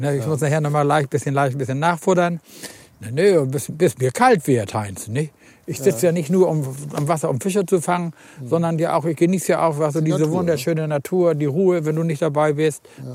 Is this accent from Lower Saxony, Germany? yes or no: no; Husum, Schleswig-Holstein, Germany; ich bin ja in Husum groß geworden